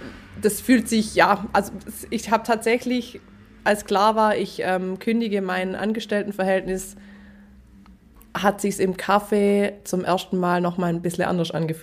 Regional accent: Haigerloch, Baden-Württemberg, Germany; Ich komme ursprünglich aus Haigerloch. Mich hat es damals vor 13 Jahren nach Calw gezogen, weil ich dort nach meinem Studium einen Job angefangen habe.

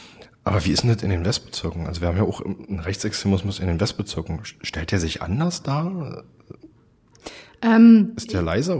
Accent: Pankow, Berlin, Germany; weil ich komme ja selber aus Pankow.

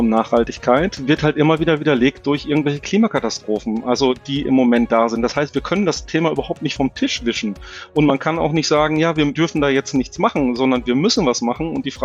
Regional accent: Herzebrock, North Rhine-Westphalia, Germany; also born or lived in Wiedenbrück; Geboren in Wiedenbrück und aufgewachsen in Herzebrock. Also ich bin gebürtiger Ostwestfale und habe da eigentlich meine Jugend auch verbracht.

